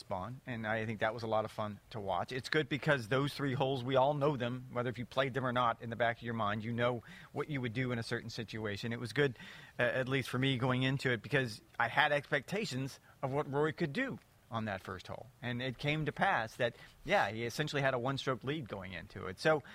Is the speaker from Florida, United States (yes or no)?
yes; Titusville, Florida, United States; Titusville. At this point, I'm from Titusville.